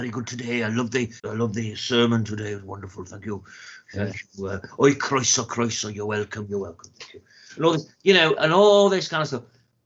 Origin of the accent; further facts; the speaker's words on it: Wales, United Kingdom; I'm saying this because I am half Welsh. So I am, you know, I think I've got a little bit of a right. I'm not being anti-Welsh. I am fucking Welsh and I live in Wales.